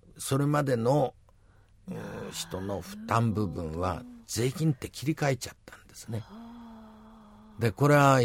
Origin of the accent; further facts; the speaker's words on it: Yamagata, Japan; 私も山形県の庄内平野ですから、